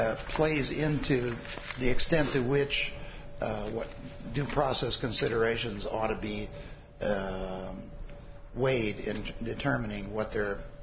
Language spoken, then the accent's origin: English; Rogers, Arkansas, United States; I'm from Rogers, Arkansas, and I'm representing the petitioners in this matter.